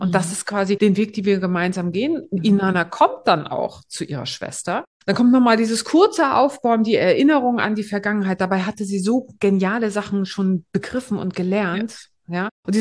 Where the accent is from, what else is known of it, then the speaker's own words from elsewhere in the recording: Greifswald, Mecklenburg-Vorpommern, Germany; aber ich komme aus Greifswald. Deswegen finde ich immer alles sehr spannend, was von dort kommt.